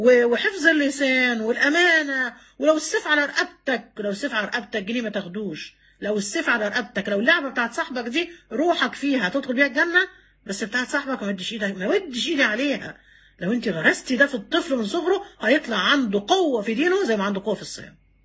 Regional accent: Egypt; كل مصر، احنا من مصر مثلا، بلدنا مصر، ما فيش حد في مصر مش صايم

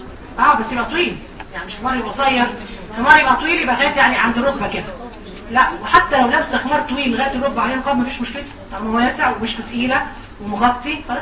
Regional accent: Egypt; احنا مصريين

